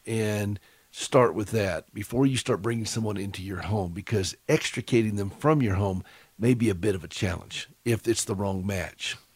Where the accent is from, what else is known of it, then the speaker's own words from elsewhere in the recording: Anderson, South Carolina, United States; I was born and raised in Anderson.